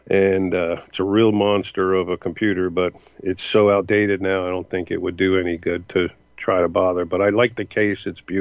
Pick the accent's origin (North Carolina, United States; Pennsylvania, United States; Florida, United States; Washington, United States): Florida, United States; I just reminds me of a kid when I grew up in Florida, and just can't get over it.